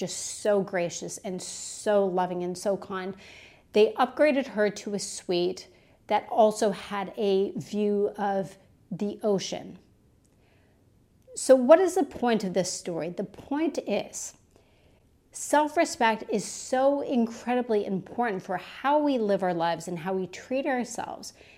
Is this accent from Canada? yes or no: yes; Canada; now in Perth, Australia; I am Canadian originally. I live in Perth, Australia.